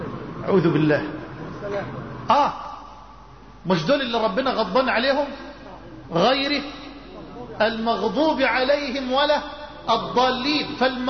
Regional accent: Egypt; وكان الصحابي يأتي من المدينة الى مصر، الى بلدنا مصر

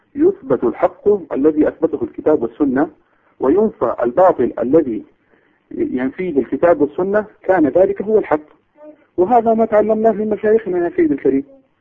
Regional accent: Egypt; now in London, United Kingdom; لا أنا من مصر، من مصر لكن مقيم في لندن.

